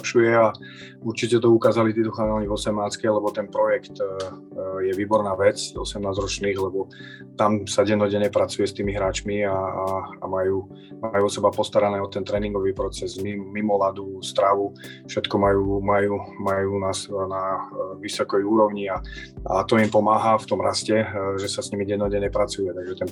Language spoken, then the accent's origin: Slovak; Zvolen, Banská Bystrica Region, Slovakia; som rodák zo Zvolena